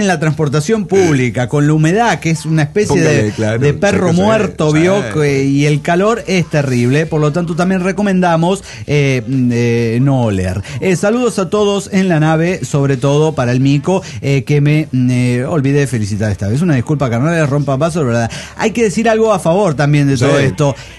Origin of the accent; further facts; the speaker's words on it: Saltillo, Coahuila, Mexico; En Saltillo, Coahuila estoy, señoras y señores de la nave. ¿Cómo les va? Yo aquí con la novedad que regresé al calor del norte de México.